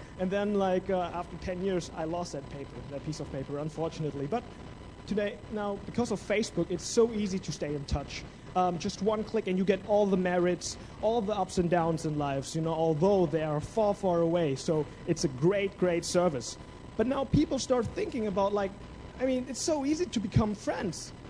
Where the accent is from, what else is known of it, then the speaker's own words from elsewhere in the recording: Germany; Well, we're from Germany, so we love beer.